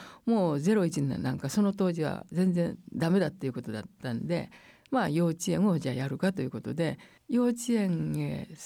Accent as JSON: {"language": "Japanese", "region": "Kochi", "country": "Japan", "tie": "born or raised there", "said": "父と母が県外同士が一緒になったのが高知だったもんで、で高知で生まれて高知で育ってるんですけども"}